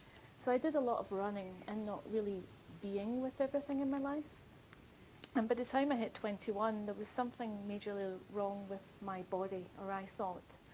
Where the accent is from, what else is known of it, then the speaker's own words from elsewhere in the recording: Scotland, United Kingdom; I'm Scottish, so I do have a different accent.